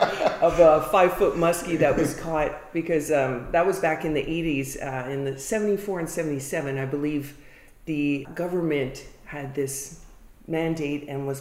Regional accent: Quebec, Canada; My parents, I grew up on Brome Lake, full disclosure, so they're residents in Robinson Bay.

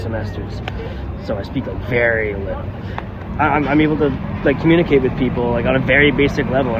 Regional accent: Pennsylvania, United States; I'm not actually from New York. I'm from right outside of Philadelphia. And this place reminds me a lot of the farm fair that we do in my hometown

